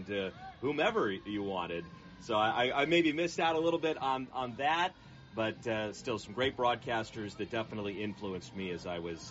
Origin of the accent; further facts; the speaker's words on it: Palo Alto, California, United States; I grew up in Palo Alto, so yeah. I went to high school literally right across the street.